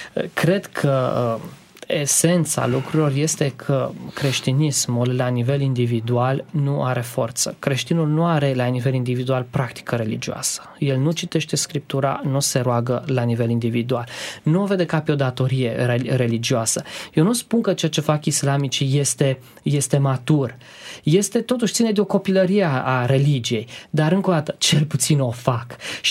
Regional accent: Transylvania, Romania; sunt ardelean

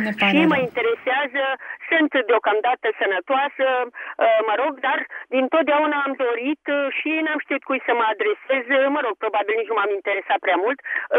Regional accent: Bucharest, Romania; sunt din București.

